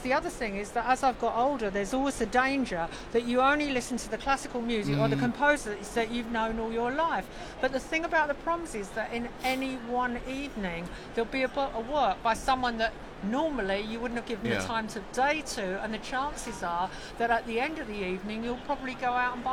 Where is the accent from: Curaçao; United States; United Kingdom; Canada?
United Kingdom; Fulham, London; Because I grew up in Fulham down the road